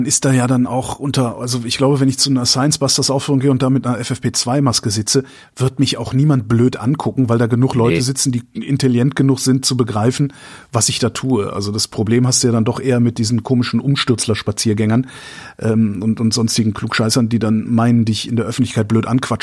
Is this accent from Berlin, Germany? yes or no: no; Cologne, North Rhine-Westphalia, Germany; Ich bin Kölner.